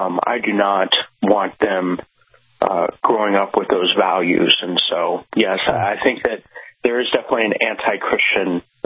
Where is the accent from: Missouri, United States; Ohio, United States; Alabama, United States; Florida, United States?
Missouri, United States; Kansas City; also born or lived in Columbia, Missouri; I was born and raised in Missouri, in Columbia, Missouri, and grew up in Kansas City.